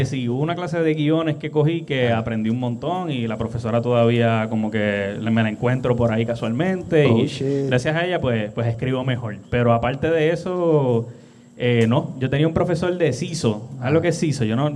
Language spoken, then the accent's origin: Spanish; Levittown, Puerto Rico; yo me crié en Levittown. Sí. Yo, orgullosamente de Levittown